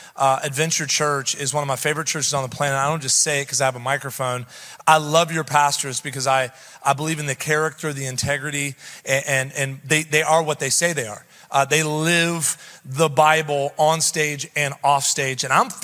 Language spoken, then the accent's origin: English; Columbus, Ohio, United States; I'm an Ohioan. I was born in Columbus, Mount Carmel East, grew up in the Grove City side of town. And so it's awesome to always come back home to the Midwest, see some family.